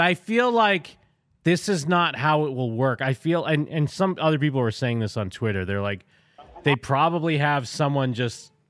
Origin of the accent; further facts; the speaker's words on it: Palo Alto, California, United States; I'm from Palo Alto as well.